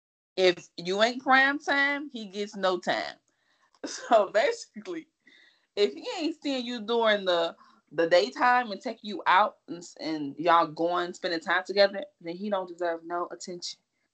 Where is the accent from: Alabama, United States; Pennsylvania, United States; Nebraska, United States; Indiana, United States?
Indiana, United States; I'm like, I'm from Indiana.